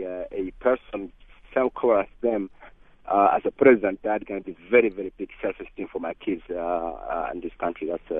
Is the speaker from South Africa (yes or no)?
no; Mauritania; now in United States; I'm from a West African country called Mauritania.